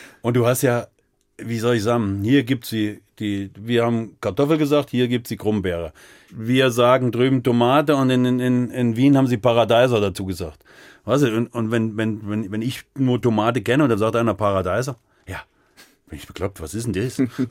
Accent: East Germany, Germany; born there; Identität ist gebürtiger Ossi mit Pfälzer Ansätzen.

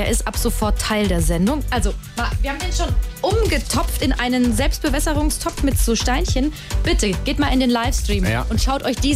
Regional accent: Würzburg, Bavaria, Germany; Moment, aber Erlangen ist weit weg von Würzburg. Ich bin ja aus Würzburg.

